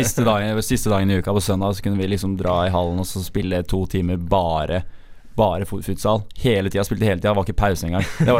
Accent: Eastern Norway, Norway; Og jeg som østlending også, håper jo selvfølgelig at som østlending

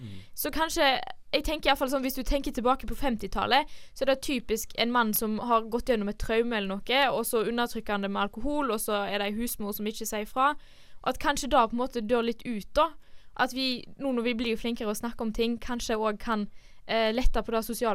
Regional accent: Kvinnherad, Vestland, Norway; når jeg vokste opp i Kvinnherad, så hadde vi bare en butikk

